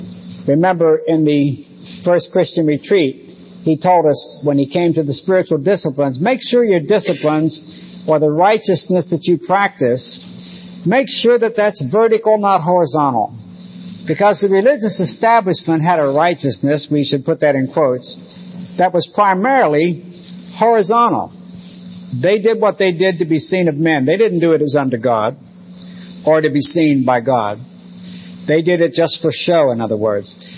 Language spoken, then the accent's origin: English; Pennsylvania, United States; The little church I grew up in Western Pennsylvania had a little blue book.